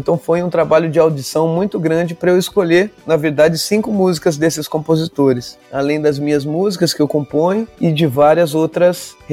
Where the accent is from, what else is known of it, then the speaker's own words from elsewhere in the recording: Descalvado, São Paulo, Brazil; also born or lived in Bauru; eu nasci em Bauru e depois eu fui viver com a minha mãe em Descalvado.